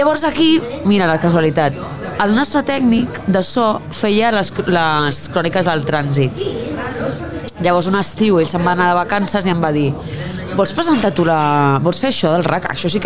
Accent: Barcelona, Catalonia, Spain; jo sóc de Nou Barris i era el que tenia més a prop

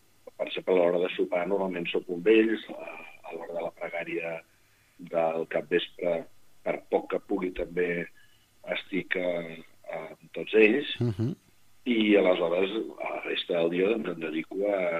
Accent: Catalonia, Spain; Moltíssima gent a la que ens identifiquen com a tals, com espanyols, tot i que nosaltres sempre diem primer que som catalans.

